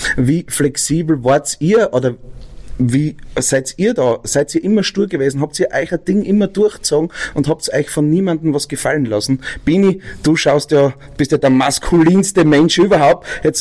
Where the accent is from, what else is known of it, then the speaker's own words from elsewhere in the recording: Styria, Austria; born there; now in Zell am See, Austria; ich jetzt in Zell am See als gebürtiger Steirer.